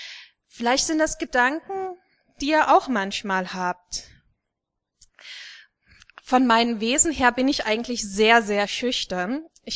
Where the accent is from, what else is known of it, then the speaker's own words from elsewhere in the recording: Dresden, Saxony, Germany; now in Kassel, Germany; Ursprünglich komme ich eigentlich aus Dresden, wohne zurzeit in Kassel